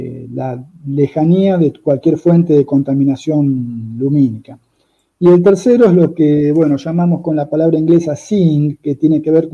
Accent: Buenos Aires, Argentina; Yo soy de Buenos Aires originalmente, estudié en La Plata, que está cerca de Buenos Aires, o sea, en el este de Argentina, sobre el río, al nivel del mar.

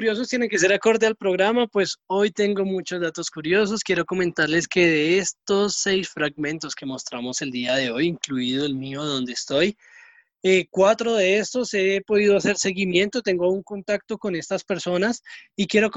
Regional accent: Colombia; todos como colombianos, de que todos como ciudadanos de este mundo, podemos llevar a cabo cualquier clase de emprendimiento

